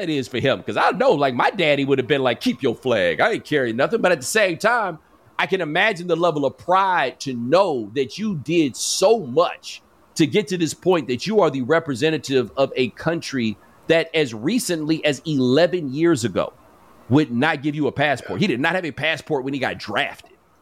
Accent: United States; As an American, that is a wild concept that I cannot grasp.

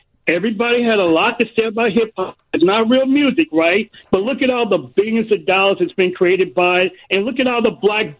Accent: New York City, New York, United States; also born or lived in northern New Jersey; I grew up in the New York City and northern New Jersey area.

